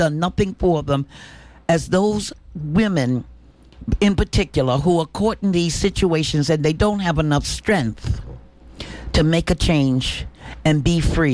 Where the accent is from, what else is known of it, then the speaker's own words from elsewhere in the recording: United States; Now, when I grew up in America, I was taught that being a citizen of America was such a privilege.